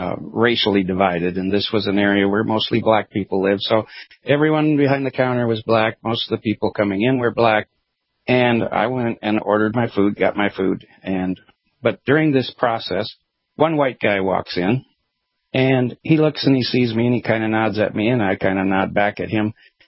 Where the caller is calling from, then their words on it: Tennessee, United States; I'm calling from Tennessee.